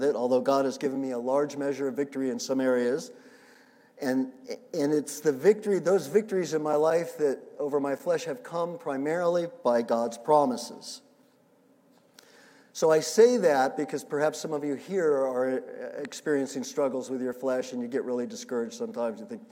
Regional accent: La Jolla, California, United States; I was growing up in La Jolla and came down there.

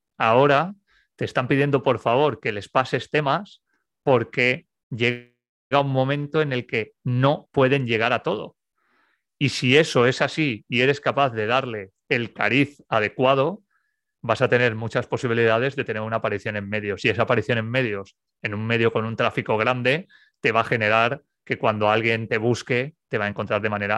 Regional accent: Almussafes, Valencian Community, Spain; Yo soy de un pueblo que está a 20 kilómetros al sur de Valencia, que se llama Almusafes

